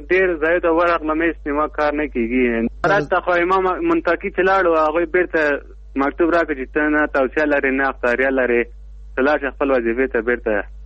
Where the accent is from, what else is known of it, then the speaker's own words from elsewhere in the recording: Logar, Afghanistan; now in Kabul, Afghanistan; زه د لوګر اوسېدونکی یم. پلان په کابل کې اوسېږم.